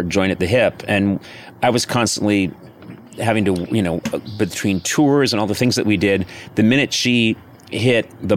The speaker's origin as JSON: {"language": "English", "country": "Ireland", "said": "as my face and head started rotting, as when an Irish man gets older, it rots like old fruit in the sun."}